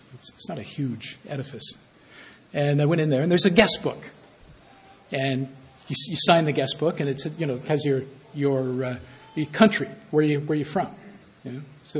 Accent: Canada; I was born in Canada. I was raised in Canada. I like Canada. Great country. I'd rather live here than just about anywhere else.

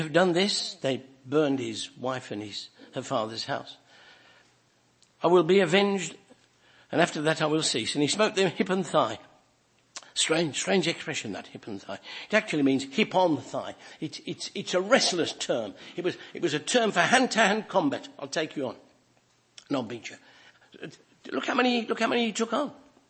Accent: England, United Kingdom; accent: English; If you can't hear what I'm saying, or you can't understand my strange English accent, please tell me, and I'll say it again in a different accent if I can.

